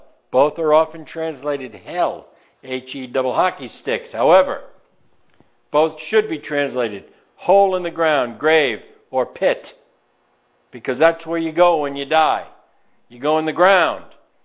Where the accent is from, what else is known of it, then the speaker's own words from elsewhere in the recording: New York, United States; accent: New York; My New York accent attacked me for a moment.